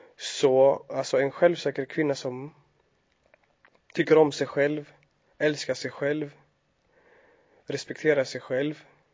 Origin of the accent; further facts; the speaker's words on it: Somalia; Jag är från Somalia från första början, fast vi har liksom, om man säger, vandrat ut därifrån. Min släkt har vandrat ner till Kenya och bosatt sig där. Så nu har Kenya blivit typ som ja, hemlandet.